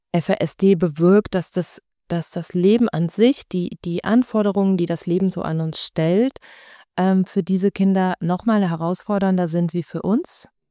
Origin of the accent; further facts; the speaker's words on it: Marburg, Hesse, Germany; also born or lived in Berlin; jetzt in der Marburger Ecke bin. Das ist tatsächlich meine Heimat und ich wusste schon, irgendwann geht's wieder zurück.